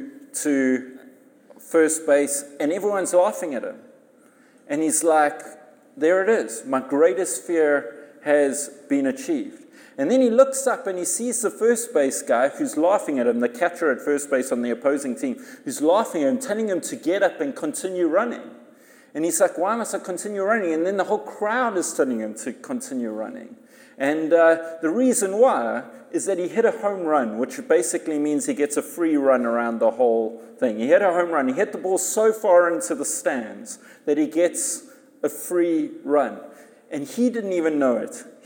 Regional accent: South Africa; which for us as South African is like doubly the worst

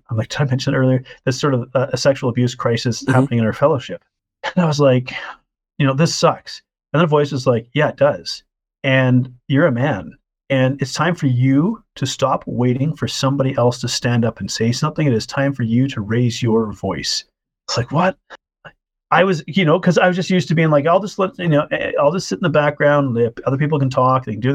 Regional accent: Canada; Right. I feel like, so I'm Canadian, and I feel like American Christianity is like a little bit different than like anywhere else in the world.

